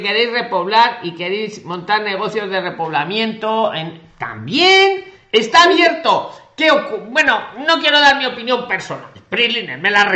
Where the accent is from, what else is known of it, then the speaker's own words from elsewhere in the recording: Nicaragua; yo estoy aquí en Nicaragua y me dedico a pasear turistas por aquí, por mi pueblo en Nicaragua.